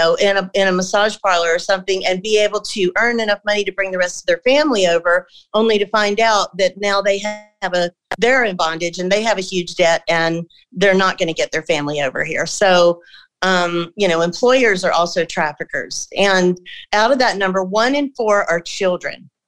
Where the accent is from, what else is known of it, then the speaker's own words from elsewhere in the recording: Georgia, United States; moved away as an adult; now in California, United States; So I came to California when I was about 18, going on 19, when I came out here. I'm from Georgia.